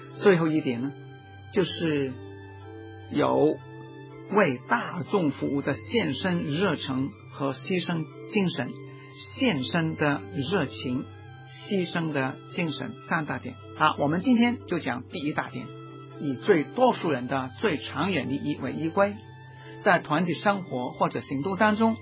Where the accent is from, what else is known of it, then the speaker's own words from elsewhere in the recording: China; 我是一个中国人，我很热爱中国文化，我热爱中国的人民